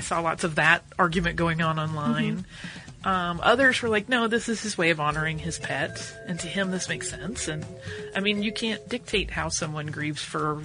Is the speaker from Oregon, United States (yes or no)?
no; North Carolina, United States; now in Amsterdam, Netherlands; I'm actually from North Carolina, home of the Wrights, but have been living in Amsterdam for the past 3 years.